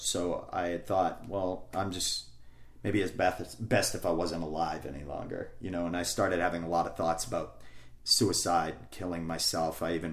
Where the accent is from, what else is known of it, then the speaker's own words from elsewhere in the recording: Maine, United States; I grew up in Maine in it was an area that I grew up in, and everybody had known me from that.